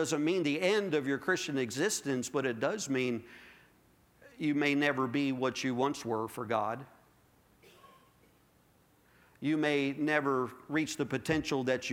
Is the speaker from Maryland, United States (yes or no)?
yes; Maryland, United States; I grew up in Maryland. Everybody was, you know, crazy fanatical Redskin fans or University of Maryland Terrapins, that kind of thing.